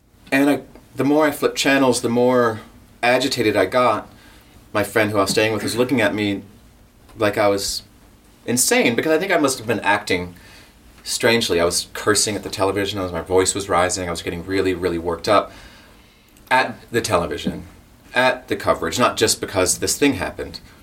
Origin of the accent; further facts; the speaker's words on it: Leech Lake Reservation, Minnesota, United States; I'm from Leech Lake Reservation in Minnesota, and in Ojibwe Reservation. Red Lake is just north, just up the road, 30, 35 miles. It's really close to where I'm from.